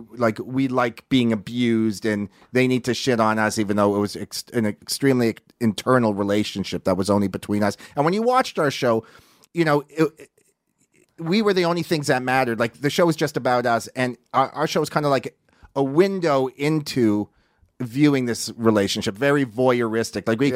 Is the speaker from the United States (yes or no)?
no; Toronto, Ontario, Canada; We're shitty Jews from Toronto. Like, we don't work out and we don't fight people.